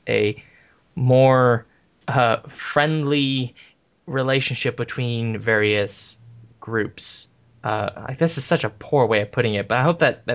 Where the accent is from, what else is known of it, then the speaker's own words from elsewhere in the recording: California, United States; moved away; I'm also from California, so when I moved here, there is some truth to that sort of comedic saying that the racism is different.